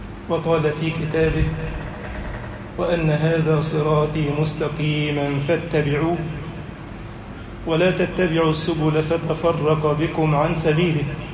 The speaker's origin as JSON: {"language": "Arabic", "country": "Egypt", "said": "اجعل بلدنا مصر أمنا أمانا"}